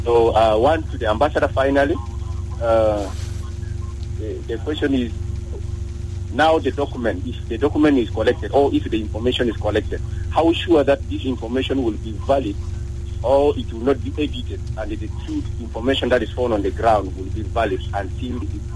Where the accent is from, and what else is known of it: Yei, Central Equatoria, South Sudan